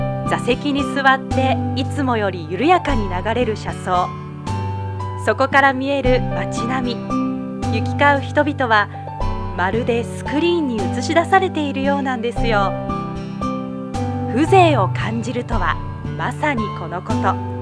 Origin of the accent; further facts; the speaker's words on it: Mie, Japan; 三重県生まれ三重県育ちの